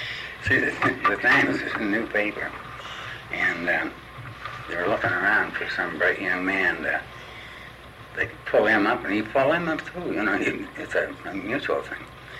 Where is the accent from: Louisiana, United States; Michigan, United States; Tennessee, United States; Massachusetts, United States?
Michigan, United States; Detroit; born there; But I was born in Detroit.